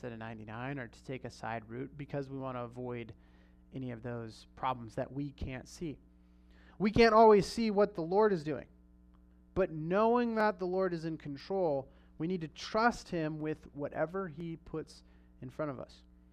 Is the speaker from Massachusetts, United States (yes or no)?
no; Hanford, California, United States; my wife and I, we grew up in Hanford, which is near Fresno, so it's about 2.5 hours away.